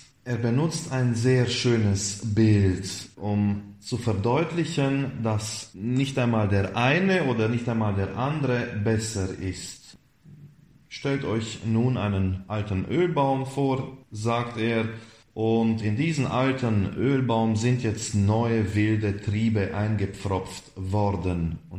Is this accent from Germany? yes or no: no; Transylvania, Romania; so auch bei uns in Siebenbürgen, in unserer evangelischen Kirche, die Siebenbürger Sachsen.